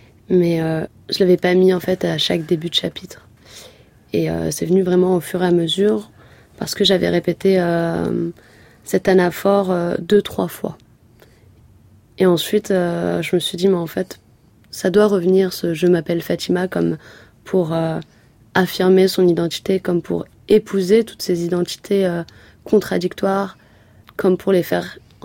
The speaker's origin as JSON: {"language": "French", "country": "France", "tie": "born there", "said": "Je suis française, je suis née ici"}